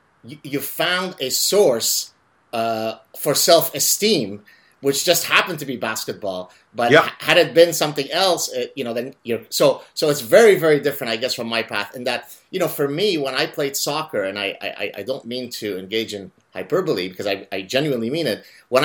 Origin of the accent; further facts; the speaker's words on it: Lebanon; growing up in Lebanon, you make soccer balls by crumpling up papers and scotch taping it